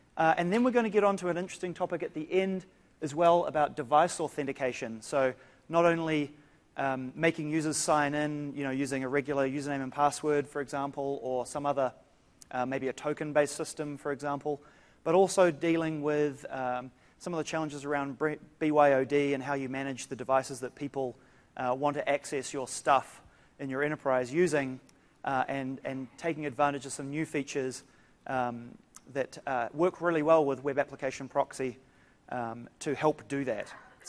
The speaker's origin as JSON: {"language": "English", "country": "New Zealand", "said": "I sound funny. I'm from New Zealand."}